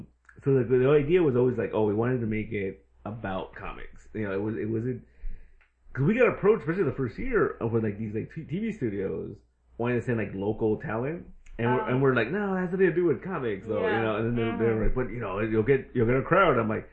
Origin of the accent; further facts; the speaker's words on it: Los Angeles, California, United States; Like, I grew up in East LA. I still live there now.